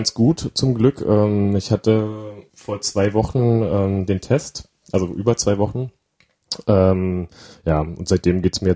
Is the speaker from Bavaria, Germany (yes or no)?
no; Berlin, Germany; Also ich bin aus Berlin, bin Musiker und selbstständig quasi damit